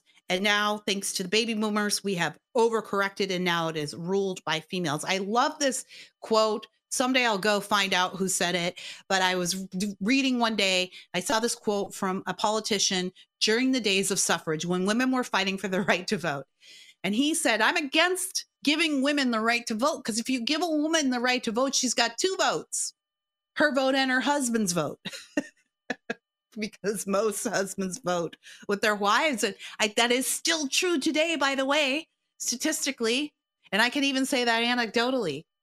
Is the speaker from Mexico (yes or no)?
no; Canada; now in United States; I'm Canadian by birth. I was raised in Canada, although I have one American parent, and that's how I got here. And I've been an American since 18.